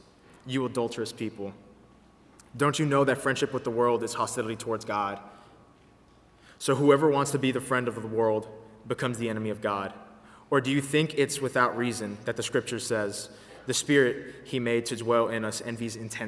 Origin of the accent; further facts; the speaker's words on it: Louisville, Kentucky, United States; Growing up in Louisville, I made a lot of friends of many different ethnic, racial, and spiritual backgrounds.